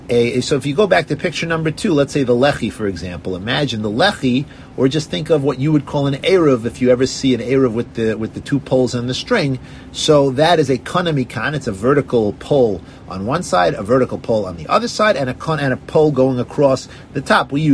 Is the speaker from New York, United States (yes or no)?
yes; Kew Gardens Hills, New York, United States; When I grew up in Kew Garden Hills, they had these back alleys where you could go through the street.